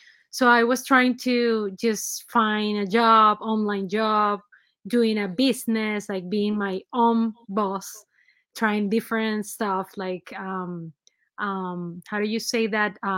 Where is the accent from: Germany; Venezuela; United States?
Venezuela; moved away; I'm from Venezuela, my home country. And I came here